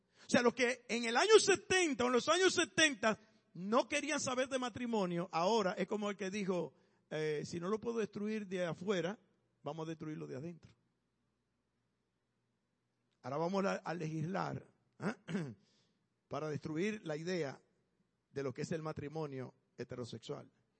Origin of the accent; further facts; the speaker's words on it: Dominican Republic; Yo soy de la República Dominicana.